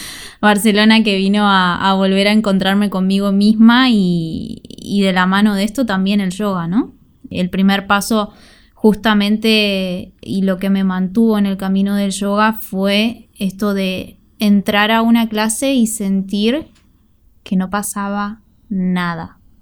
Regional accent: Buenos Aires, Argentina; vengo de Buenos Aires, que es una ciudad súper activa. Siempre viví en lugares así muy céntricos

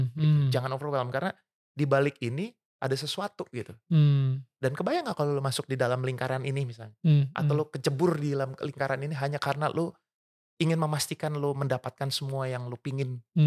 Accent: Indonesia; born there; gue bersyukur banget dilahirkan di Indonesia ini ya.

